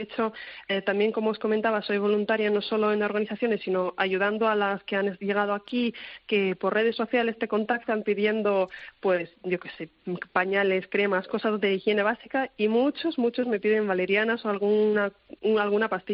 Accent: Cherkasy, Cherkasy Oblast, Ukraine; Spanish is a second language; Yo soy del centro de una ciudad que se llama Cherkasy

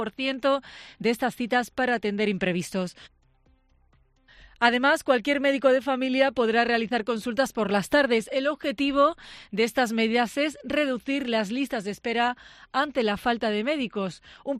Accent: Andalusia, Spain; Anuncios que nos afectan a ti o a mí como andaluces

